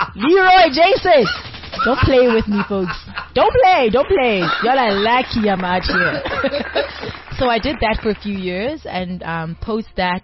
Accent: Twee Spruit, Free State, South Africa; So for the first four years of my life, from place called Twee Spruit. A lot of people don't know it, but it's in the Free State

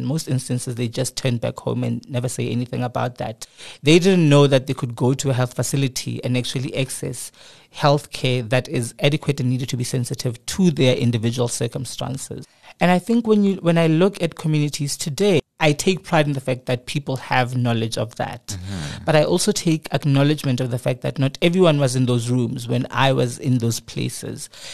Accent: Gauteng, South Africa; not from what we know them to be because we're from Gauteng

